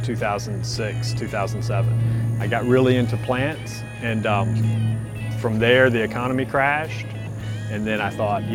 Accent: Stone Mountain, Georgia, United States; I grew up in DeKalb County in Metro Atlanta in Stone Mountain.

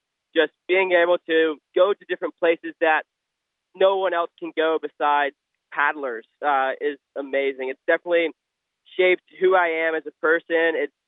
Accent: Phenix City, Alabama, United States; also born or lived in Columbus, Georgia; I am from Phoenix City, Alabama in Columbus, Georgia, so I've grown up in this hometown my entire life.

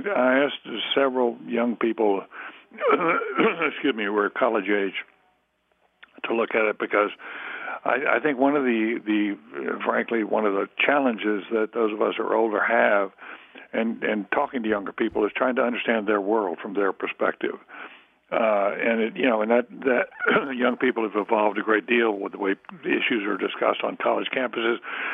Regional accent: Durham, North Carolina, United States; I'm from North Carolina, from Durham. So Coach K is quite, from his time at Duke, is quite special to me.

